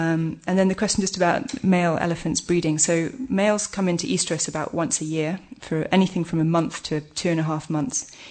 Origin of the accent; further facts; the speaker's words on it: Lesotho; I was brought up in Lesotho, as I said, and both my parents were teachers.